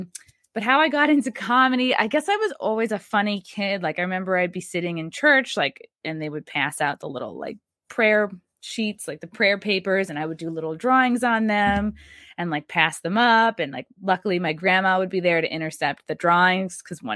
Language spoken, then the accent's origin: English; New York, United States; Born and raised on Long Island, which is why I had a little bit of empathy for the bagel boss.